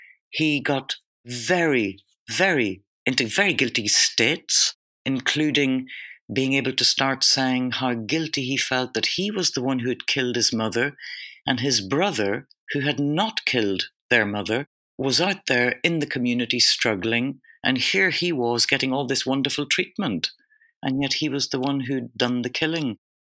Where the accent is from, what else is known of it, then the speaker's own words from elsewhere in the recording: Ireland; Obviously, I'm a white Irish woman. But the fact that I am Irish, I think, has a weird extra dimension to enable me to make a rapport